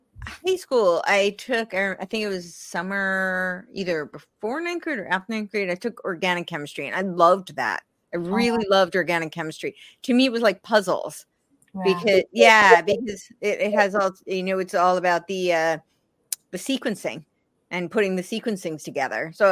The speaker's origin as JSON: {"language": "English", "country": "United States", "said": "I didn't know of it as an American."}